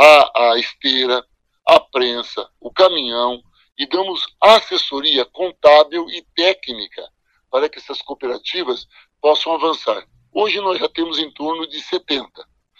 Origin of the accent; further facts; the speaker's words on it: Maringá, Paraná, Brazil; até porque eu sou de Maringá, né?